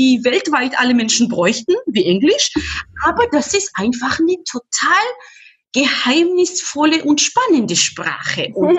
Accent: Georgia; first language Georgian; German is a second language; weil das meine Muttersprache ist

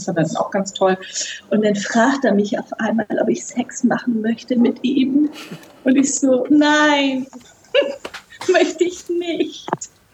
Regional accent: Germany; Ich sehe, ich komme aus Deutschland, ich will nach Rumänien.

